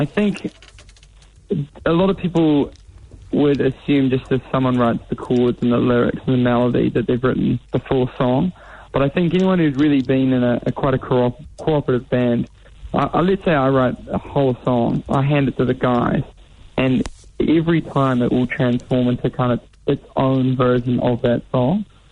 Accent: Dunedin, Otago, New Zealand; But yeah, we're all from Dunedin at heart, and we all went to school together, so it's a close group of guys.

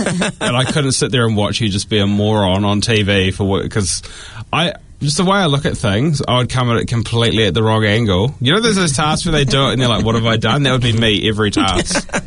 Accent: Pukekohe, Auckland, New Zealand; Pukekohe.

